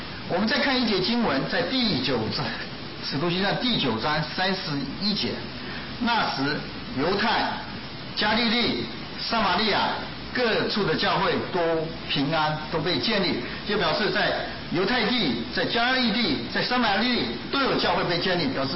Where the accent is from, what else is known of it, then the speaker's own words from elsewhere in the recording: China; 就像早期我们中国人认为这个洋人不是人